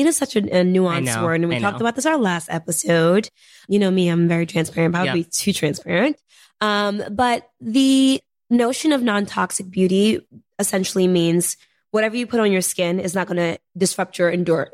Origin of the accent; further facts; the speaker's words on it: New York, United States; I'm a girl from Harlem, you know, I'm first generation